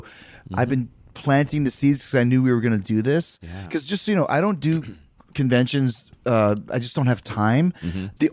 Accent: Canada; And it's funny because I'm from Canada.

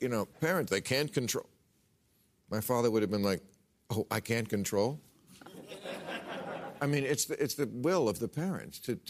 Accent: New Jersey, United States; In New Jersey, my home state

